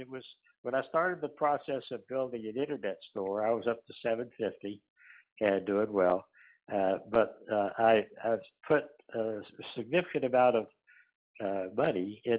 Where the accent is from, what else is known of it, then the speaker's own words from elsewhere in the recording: West Virginia, United States; I'm from the South. I'm from West Virginia, where the hillbillies are.